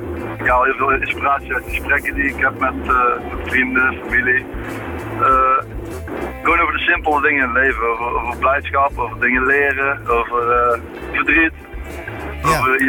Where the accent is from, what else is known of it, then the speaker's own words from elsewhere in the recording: North Brabant, Netherlands; de warmte die wij als Brabanders met elkaar hebben